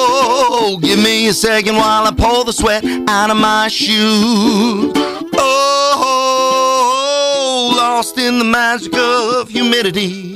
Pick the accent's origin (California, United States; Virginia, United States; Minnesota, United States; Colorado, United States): Virginia, United States; now in Florida, United States; It's Florida. And I'm from Virginia.